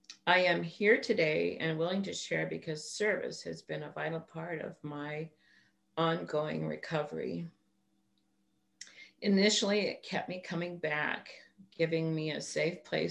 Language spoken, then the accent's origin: English; Tucson, Arizona, United States; as Mike said, and I'm from Tucson, Arizona.